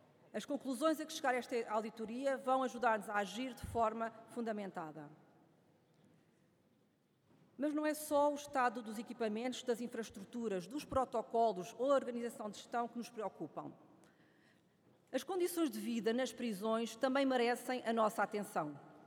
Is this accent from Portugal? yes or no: yes; Portugal; Como portuguesa e como deputada que fui, eleita por Coimbra